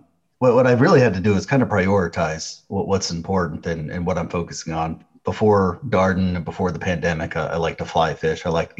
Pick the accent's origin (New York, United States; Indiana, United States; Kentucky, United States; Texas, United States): Texas, United States; So I grew up in Texas. And I enlisted in the Marine Corps straight out of high school